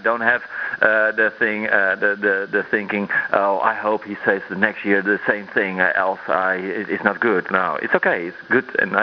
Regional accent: Netherlands; English is a second language; it's more easier for me to grow as a DJ than I was from Finland or Sweden or maybe Belgium

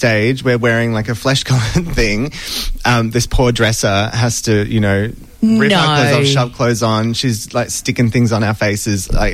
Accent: Adelaide, South Australia, Australia; Adelaide was particular favourite because that's my hometown.

